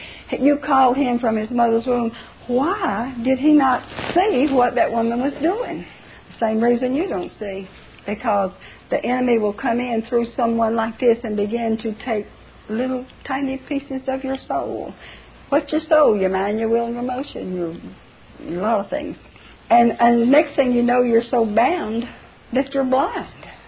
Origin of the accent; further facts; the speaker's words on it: the South, United States; I'm from the South too, you all.